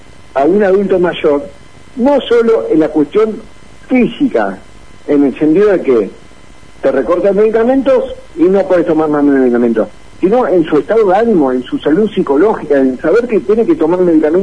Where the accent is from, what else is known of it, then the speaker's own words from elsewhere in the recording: Concepción del Uruguay, Entre Ríos, Argentina; Yo soy de Concepción del Uruguay, les cuento para los oyentes que no saben.